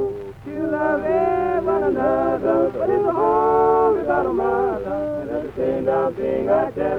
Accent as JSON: {"language": "English", "town": "Sanya Creek", "region": "Andros", "country": "Bahamas", "said": "I come from Andros Island, Sanya Creek, the British Bahamas Waters."}